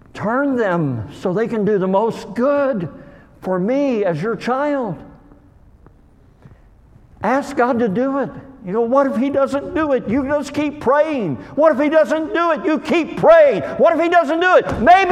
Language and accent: English; LaGrange, Kentucky, United States; I was from LaGrange.